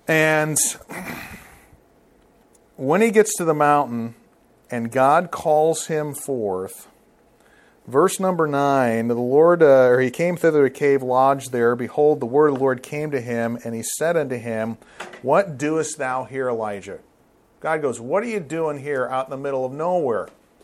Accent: Chicago, Illinois, United States; also born or lived in South Carolina / Wisconsin; I would say that I'm a Midwesterner. I grew up in Chicago, Illinois area. I grew up there, went to college down in South Carolina. Ended up being in Wisconsin for 5 years

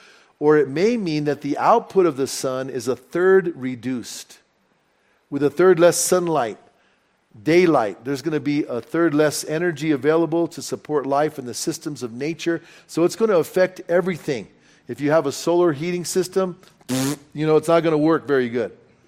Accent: New Mexico, United States; accent: Bernalillo; My Bernalillo accent's coming out.

